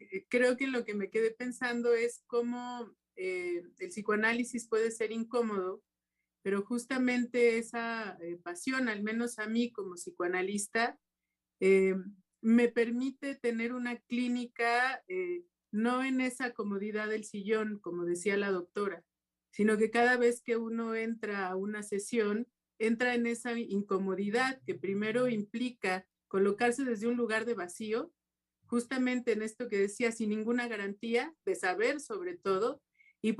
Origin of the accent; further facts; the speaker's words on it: Mexico; en mi formación de psicoanalista como mexicana